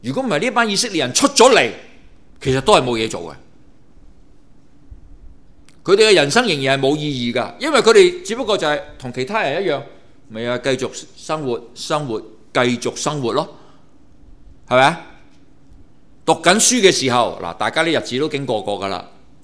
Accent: Guangdong, China; 我们广东人这个说话很正的

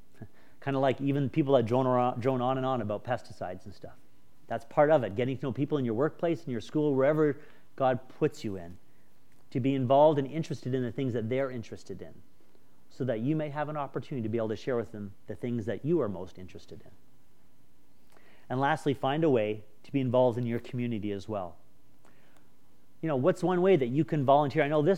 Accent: Markham, Ontario, Canada; I grew up in Markham, okay, and it's the suburbs, and I don't know anything about any of this kind of stuff.

